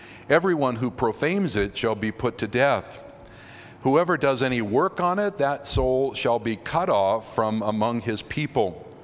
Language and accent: English; United States; And as an American, I have to say that in my own country, Sunday has become anything but God's day.